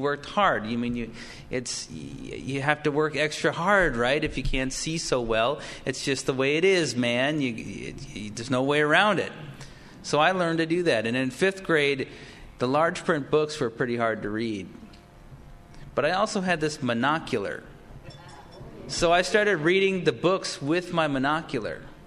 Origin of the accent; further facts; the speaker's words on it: Milwaukee, Wisconsin, United States; You already heard that I grew up in Milwaukee, and I was diagnosed with glaucoma at age 5.